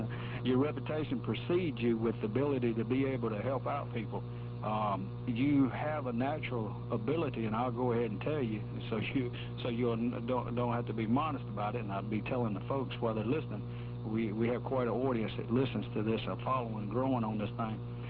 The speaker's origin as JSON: {"language": "English", "town": "Greenwood", "region": "Mississippi", "country": "United States", "tie": "born or raised there", "said": "I grew up in Greenwood, Mississippi."}